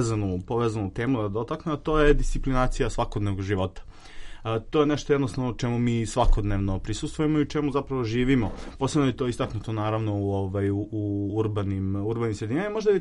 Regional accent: Obrenovac, Belgrade, Serbia

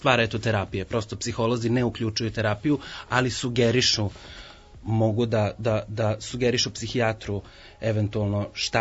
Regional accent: Nadalj, Vojvodina, Serbia; now in Novi Sad, Serbia; Obožavam svoje detinjstvo u Nadalju, uopšte vojvođanska sela jako volim, tako da živim u Novom Sadu skoro 15 godina, ali rado se vraćam i vrlo često odlazim.

